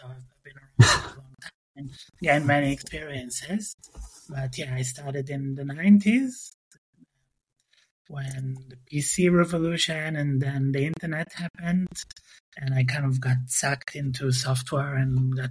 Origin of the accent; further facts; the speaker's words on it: Tel Aviv, Tel Aviv District, Israel; also born or lived in Berlin, Germany / New York, United States; So I grew up in Israel, in Tel Aviv. But then I spent some time in Berlin in Germany in the 90s.